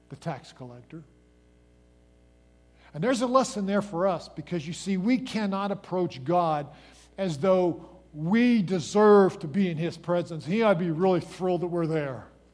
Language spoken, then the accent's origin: English; Pennsylvania, United States; accent: Pennsylvania; That's my Pennsylvania accent kind of kicking in there.